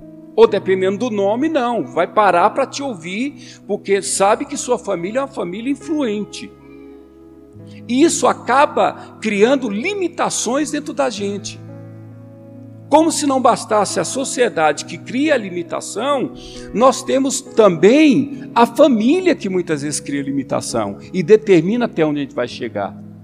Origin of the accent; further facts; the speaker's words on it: Goiás, Brazil; Goiás, onde eu cresci ali, Brasília, não é um estado, é um distrito federal, mas onde eu cresci, no Goiás, Minas Gerais